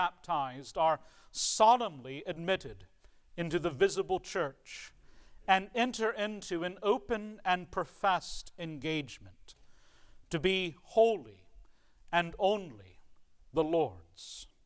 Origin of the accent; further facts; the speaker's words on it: Richmond, Virginia, United States; born there; I was born in Richmond, Virginia, in the year 1980.